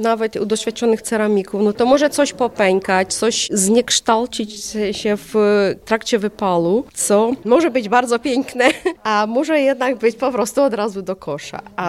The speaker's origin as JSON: {"language": "Polish", "country": "Ukraine", "second_language": "Polish", "moved": "yes", "lives_now": "Kazimierz Dolny, Poland", "said": "Nie, pochodzę z Ukrainy, a mieszkam w Kazimierzu. Teraz tak odpowiadam, już prawie 8 lat."}